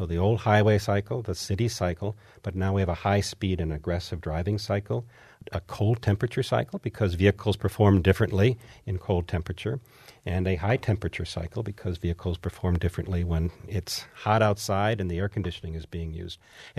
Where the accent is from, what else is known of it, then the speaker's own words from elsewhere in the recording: Kalamazoo, Michigan, United States; Well, I grew up in Michigan. I grew up in Kalamazoo down the road, and I spent a lot of time growing up on Lake Michigan